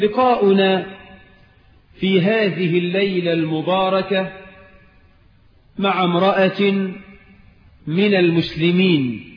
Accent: Egypt; واجعل بلدنا مصر آمنة مطمئنة

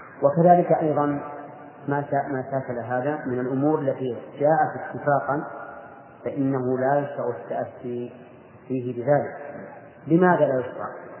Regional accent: Najd, Saudi Arabia; لو أننا مثلا أردنا أن نلبس لباس الهموم مثلا ونحن من أهل نجد

